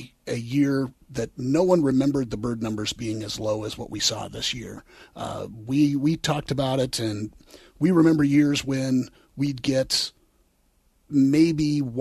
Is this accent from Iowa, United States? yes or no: yes; Iowa, United States; I grew up hunting pheasants in Iowa